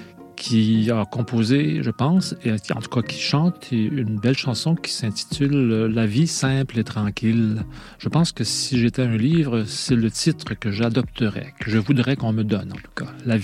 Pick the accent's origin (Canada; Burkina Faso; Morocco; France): Canada; Quebec; beaucoup de grands espaces, hein, comme on en a tant chez nous au Québec